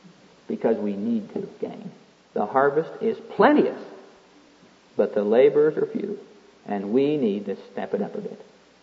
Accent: Iowa, United States; I'm from Iowa. And we had a farmer back there.

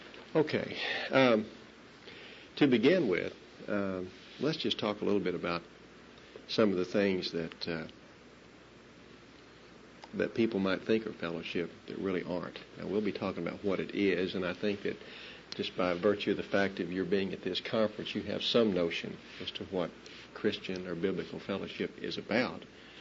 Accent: Duncan, Oklahoma, United States; from Duncan.

